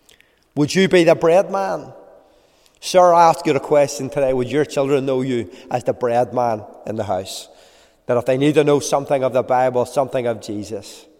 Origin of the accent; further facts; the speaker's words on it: Belfast, Northern Ireland, United Kingdom; When I grew up in East Belfast